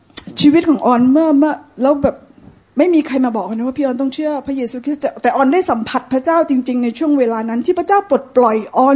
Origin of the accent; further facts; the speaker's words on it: Hat Yai, Songkhla, Thailand; สุดท้ายก็คือบ้านเกิดตัวเองหัดใหญ่นั่นแหละค่ะ